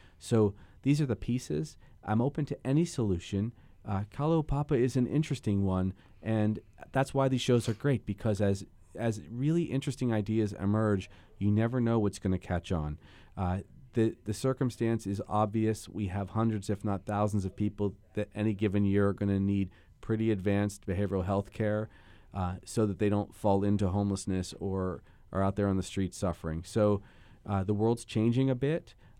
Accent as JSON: {"language": "English", "region": "Hawaii", "country": "United States", "said": "of course I'm from Big Island with you"}